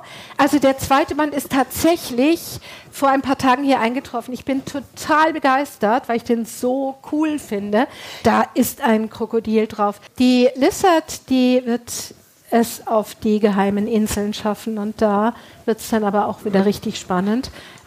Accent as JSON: {"language": "German", "region": "North Rhine-Westphalia", "country": "Germany", "said": "In Detroit war das noch viel, viel, viel schlimmer als bei uns im Ruhrgebiet."}